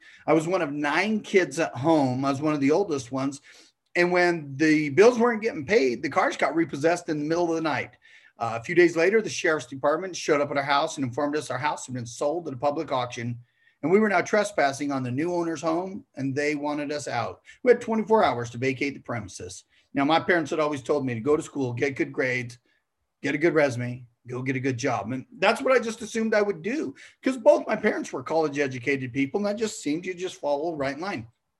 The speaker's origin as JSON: {"language": "English", "region": "Utah", "country": "United States", "said": "I know we're from Utah."}